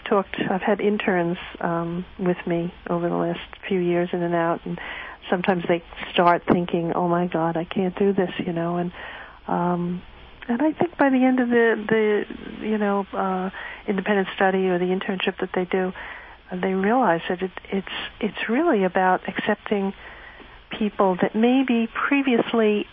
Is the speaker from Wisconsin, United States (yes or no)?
no; New York, United States; I'm from New York.